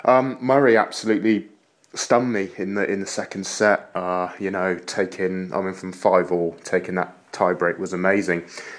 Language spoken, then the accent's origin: English; Scotland, United Kingdom; because A, I'm British, and B, he's a fellow Scot.